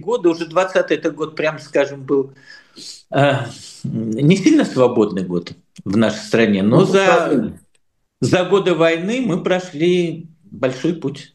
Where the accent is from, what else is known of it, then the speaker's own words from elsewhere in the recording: Siberia, Russia; По нашим, по сибирским меркам, конечно, не так уж и далеко это от Томска.